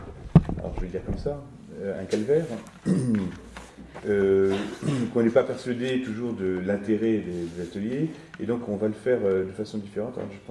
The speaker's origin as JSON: {"language": "French", "country": "France", "said": "en France, ce n'est pas parce que nous sommes français que nous sommes universels en même temps."}